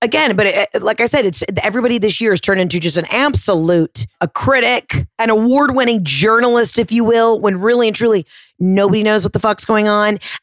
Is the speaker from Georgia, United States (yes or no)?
yes; Atlanta, Georgia, United States; I'm from Atlanta and I'm scraping by. Atlanta opportunity.